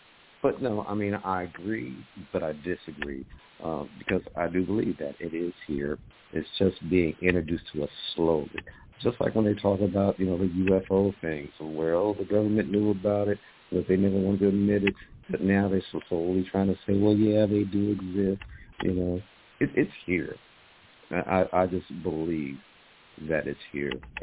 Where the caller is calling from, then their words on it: Atlanta, Georgia, United States; I'm calling from Atlanta, Georgia